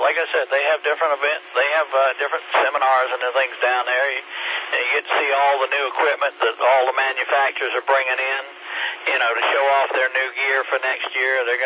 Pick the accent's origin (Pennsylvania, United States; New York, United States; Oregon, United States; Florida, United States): Florida, United States; Lakeland; born there; I was originally born in Lakeland down that way, so I live, know where that is.